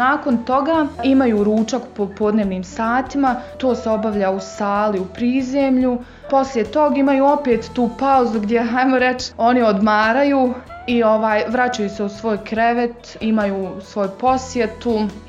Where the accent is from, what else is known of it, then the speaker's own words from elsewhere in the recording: Zenica, Zenica-Doboj Canton, Bosnia & Herzegovina; dolazim iz Zenice. Srednju medicinsku školu sam završila u Zenici.